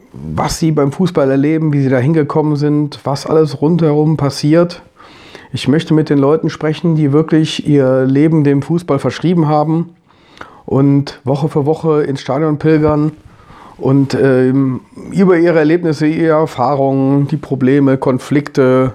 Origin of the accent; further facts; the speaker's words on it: Opladen, North Rhine-Westphalia, Germany; born there; Opladen geboren und war als Kind eigentlich erstmal